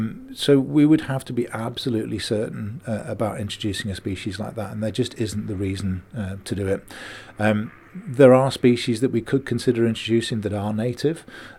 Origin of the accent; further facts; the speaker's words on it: Manchester, North West England, United Kingdom; I grew up in Manchester